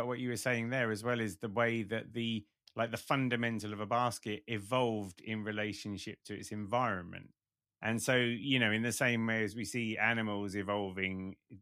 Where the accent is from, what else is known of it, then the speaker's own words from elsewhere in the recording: East of England, United Kingdom; around where I grew up in Bedfordshire